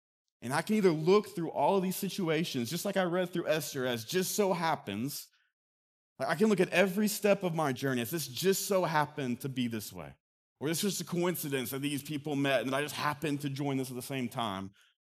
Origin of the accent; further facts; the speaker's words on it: United States; accent: Southern; I love being in the North. I love being a Northerner. And now I talk with a Southern accent.